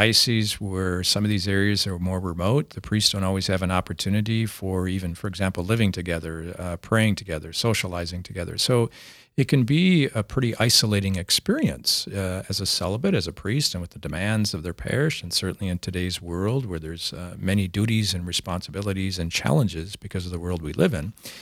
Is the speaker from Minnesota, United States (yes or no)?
yes; Minnesota, United States; now in South Dakota, United States; But I am from Minnesota, so.